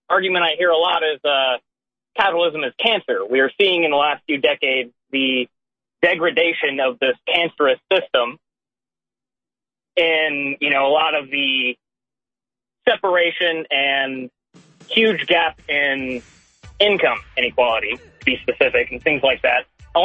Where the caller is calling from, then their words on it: Idaho, United States; Hey, I'm from Idaho, 21 actually, graduated 2014.